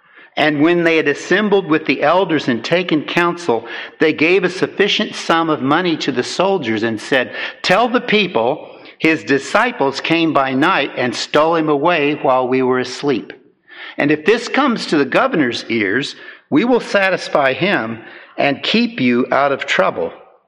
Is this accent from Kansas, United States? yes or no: yes; Kansas, United States; Well, I grew up in Kansas, and the bordering state is Missouri.